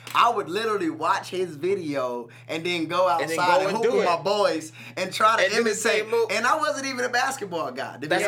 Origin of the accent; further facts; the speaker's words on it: Houston, Texas, United States; I mean, hey, you can say whatever you want to say, but like I said, I'm from Houston.